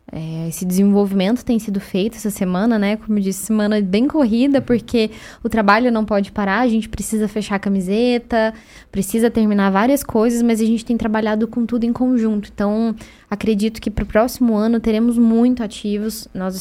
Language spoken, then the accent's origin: Portuguese; Brasília, Federal District, Brazil; Eu venho de Brasília, lá não tem esse envolvimento do clube